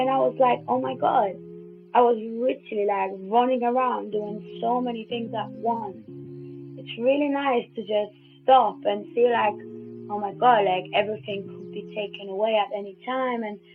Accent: Poland; I guess growing up in Poland was different to what my life is now.

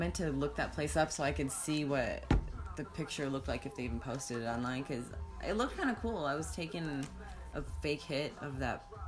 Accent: Watertown, South Dakota, United States; There was a place back home in my hometown, Watertown, South Dakota.

